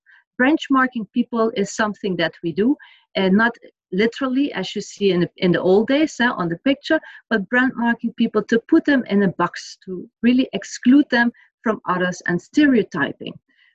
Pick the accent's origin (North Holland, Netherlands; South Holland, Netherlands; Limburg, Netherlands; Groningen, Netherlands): Limburg, Netherlands; Maastricht; in the Netherlands.